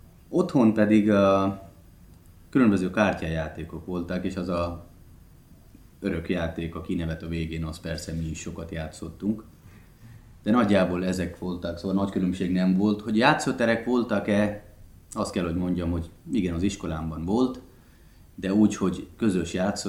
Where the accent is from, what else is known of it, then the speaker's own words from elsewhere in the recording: Delhi, India; Hungarian is a second language; Delhiben nőttem föl, ott születtem